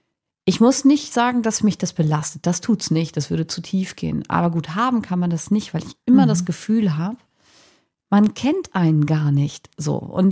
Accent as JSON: {"language": "German", "town": "Twistringen", "region": "Lower Saxony", "country": "Germany", "tie": "born or raised there", "said": "Aber ich bin auf dem Dorf aufgewachsen, ne? Also Twisting ist wirklich Dorf. Und ich habe ja eben gesagt, Papa hatte eine Tankstelle"}